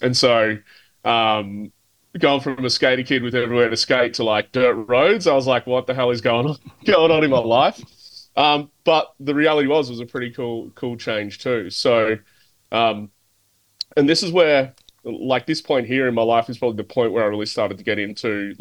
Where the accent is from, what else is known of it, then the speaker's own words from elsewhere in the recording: Melbourne, Victoria, Australia; I grew up in Melbourne. So for those of you who don't know, Melbourne's like southern part on the east coast of Australia. So grew up in like, I would say like a middle class family.